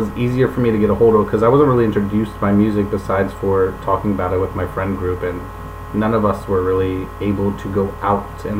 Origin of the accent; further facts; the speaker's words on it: Philadelphia, Pennsylvania, United States; No. I was born and raised in Philly.